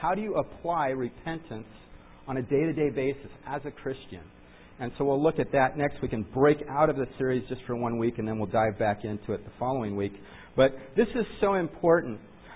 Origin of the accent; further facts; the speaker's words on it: California, United States; You know, and I came from Southern California where literally, I was swimming with sharks.